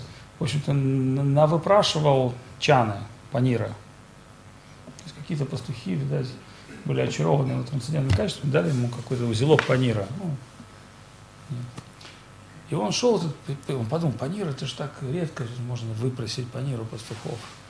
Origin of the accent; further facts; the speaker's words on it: Russia; Я спросил, откуда вы, из России? Я сказал, из России.